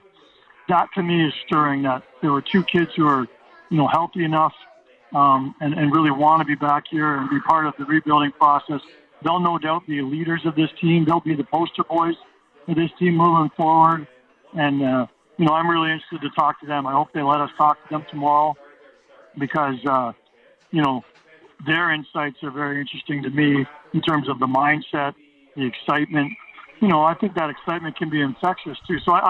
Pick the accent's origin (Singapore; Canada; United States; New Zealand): Canada; I'm a Canadian and I love the game and I love that sound.